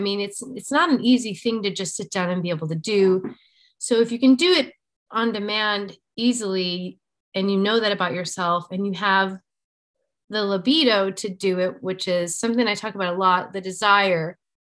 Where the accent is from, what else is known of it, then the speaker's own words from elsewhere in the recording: Chicago, Illinois, United States; I came from Chicago, which is a big city